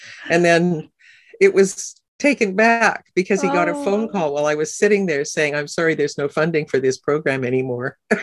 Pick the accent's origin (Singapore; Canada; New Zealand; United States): Canada; I moved a lot. I grew up pretty much all across Canada.